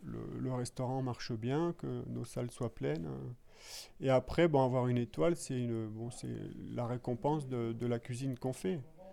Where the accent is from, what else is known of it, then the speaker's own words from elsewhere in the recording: Hauts-de-France, France; Là je suis parti donc du Pas-de-Calais et là l'Auvergne, ouais, tout à fait.